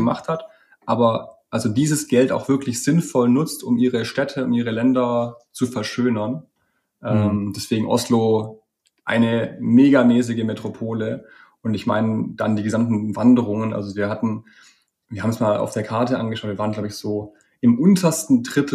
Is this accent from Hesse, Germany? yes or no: no; Stuttgart, Baden-Württemberg, Germany; Genau, also wir kommen aus Stuttgart.